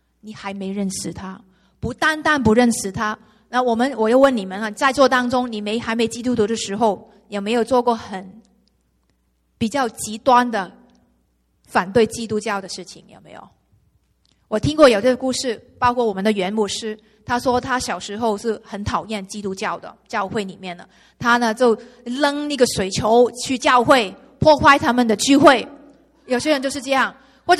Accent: China; 我觉得他不是我们中国人所谓的谦虚

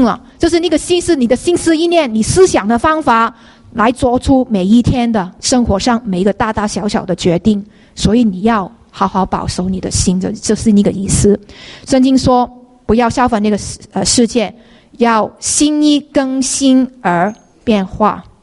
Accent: China; 我们中国人很喜欢这样，不要浪费了

